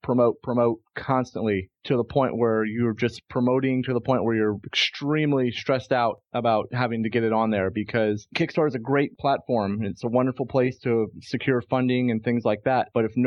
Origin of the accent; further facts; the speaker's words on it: Virginia, United States; Unfortunately, none of these cons are really close to my home state of Virginia.